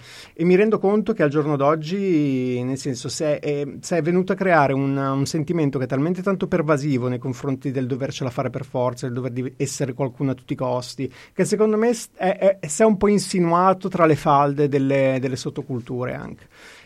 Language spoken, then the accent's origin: Italian; Genoa, Liguria, Italy; Ma io Genova, essendo genovese, un genovese sarà sempre, sarà sempre, come si dice, intorno a Genova, anche quando non lo è